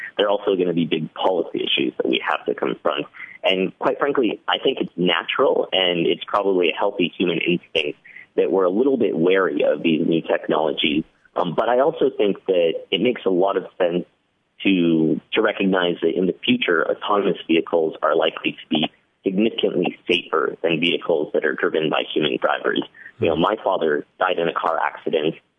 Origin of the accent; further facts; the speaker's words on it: Colorado, United States; and I'm from Colorado.